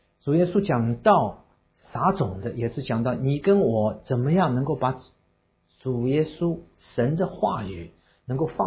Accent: China; 可见呢听对我们中国人来讲是个特别的功夫，我们要操练。

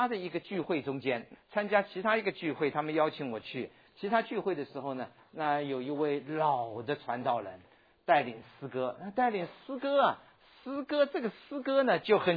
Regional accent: China; born there; moved away; 我第一次回到中国大陆，我生在上海附近，回到中国大陆的时候是在1994年

